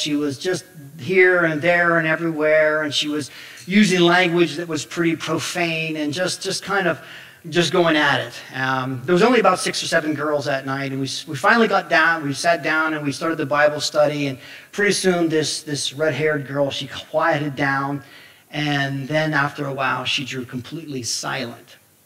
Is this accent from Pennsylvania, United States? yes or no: yes; Somerset, Pennsylvania, United States; I come from Somerset, Pennsylvania.